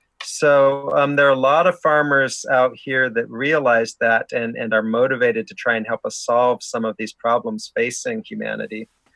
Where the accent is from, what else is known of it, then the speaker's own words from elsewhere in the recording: San Jose, California, United States; I grew up in San Jose.